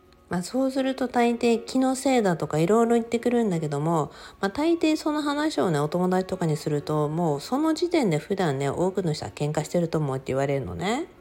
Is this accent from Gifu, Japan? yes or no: no; Okinawa, Japan; 私は沖縄出身なので、アーサを入れたいと思ったんです。